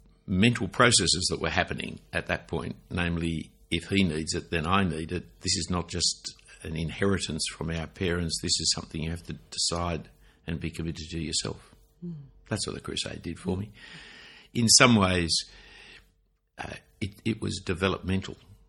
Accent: Sydney, New South Wales, Australia; I didn't know it was a distinctive when I grew up in Sydney, especially in the period of time we didn't travel that much.

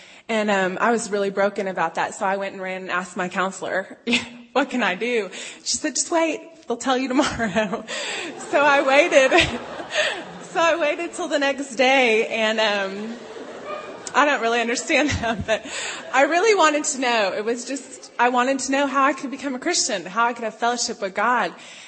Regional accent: University Park, Maryland, United States; also born or lived in Austria / Oklahoma City; I'm from University Park, Maryland.

